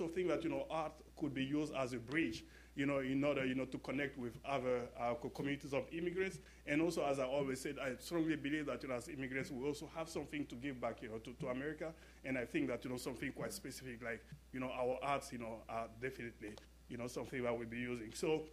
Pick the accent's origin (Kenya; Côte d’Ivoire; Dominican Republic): Côte d’Ivoire; English is a second language; now in United States; I'm from West Africa, I'm from the Ivory Coast, and so we don't travel a lot.